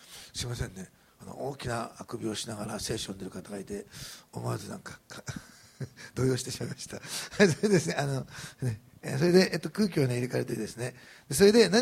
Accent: Osaka, Japan; born there; 私大阪生まれだからあんなの見たことないけど

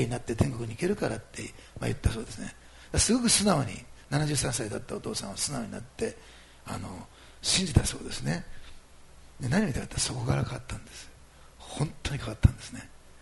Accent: Osaka, Japan; で、途中から大阪が私の実家で、私の両親も入ってきて連れてきたんですね。

